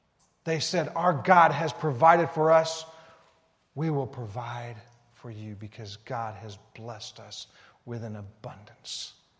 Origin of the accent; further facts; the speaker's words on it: Alabama, United States; I came across a story from Alabama. Yeah, our home state.